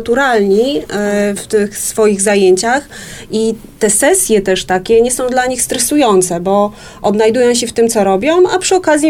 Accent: Zielona Góra, Lubusz Voivodeship, Poland; chcieliśmy się skupić tutaj na Zielonej Górze, ze względu na to, że jakby jesteśmy związani z tym miastem, wywodzimy się z tego miasta.

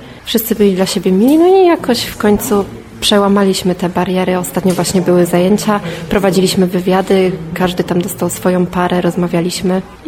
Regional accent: Szprotawa, Lubusz Voivodeship, Poland; now in Zielona Góra, Poland; pochodzę ze Szprotawy. Aktualnie mieszkam w Zielonej Górze.

